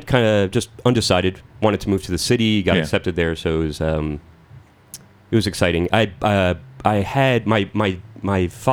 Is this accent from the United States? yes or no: yes; New Jersey, United States; moved away as an adult; But yeah, when I was 18, I moved right into the city to attend NYU